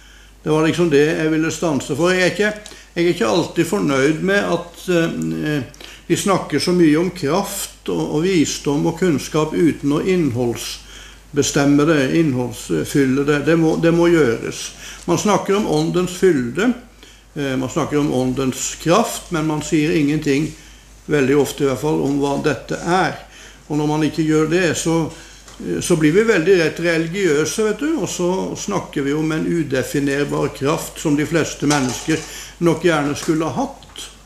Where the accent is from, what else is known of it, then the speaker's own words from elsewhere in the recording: Western Norway, Norway; Nå skal du vite at jeg er vestlending selv, altså.